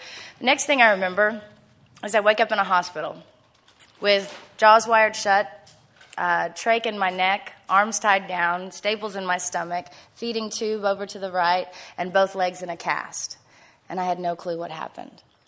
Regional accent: San Antonio, Texas, United States; I'm from San Antonio. It's so dumb. Anyway, but come from a great family.

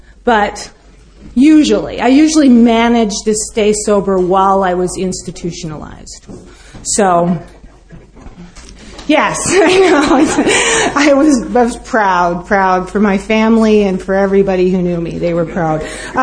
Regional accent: Minneapolis, Minnesota, United States; I'm an alcoholic. I'm from Minneapolis, Minnesota.

